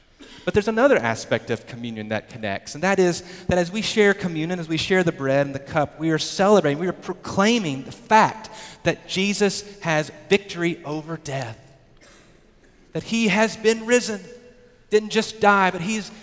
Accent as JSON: {"language": "English", "town": "Searcy", "region": "Arkansas", "country": "United States", "tie": "born or raised there", "said": "there was a girl who I grew up with in Searcy, Arkansas"}